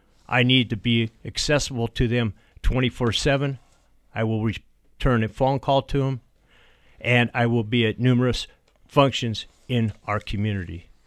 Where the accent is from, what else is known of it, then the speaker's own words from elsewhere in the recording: Denver, Colorado, United States; I was born and raised in North Denver and have lived here my whole life.